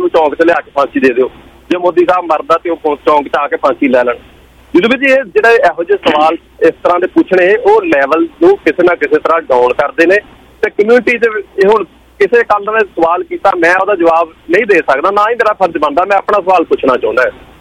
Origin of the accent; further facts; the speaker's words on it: Punjab, India; born there; moved away; ਮੈਂ ਇੱਥੋਂ ਦੀ ਸਿਟੀਜ਼ਨਸ਼ਿਪ ਲਈ ਆ, ਮੈਨੂੰ ਬੜਾ ਰਿਗਰੈਟ ਆ, ਮੈਂ ਪੰਜਾਬ ਦੇ ਵਿੱਚ ਜੰਮਿਆ